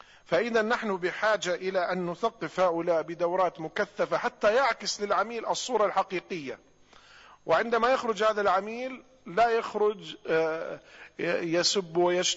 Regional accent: Jordan; هيئة التأمين كما عندنا في الأردن أو البنك المركزي

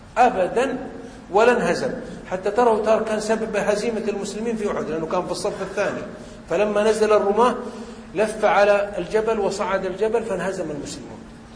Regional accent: Ha'il Province, Saudi Arabia; تعرف جبل سلمى وآجة في حائل عندنا في السعودية

